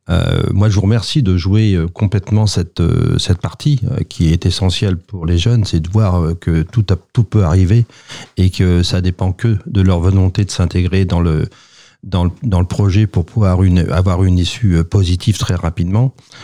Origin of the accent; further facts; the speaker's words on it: Sartrouville, Île-de-France, France; born there; Alors, moi, je suis né à Sartrouville.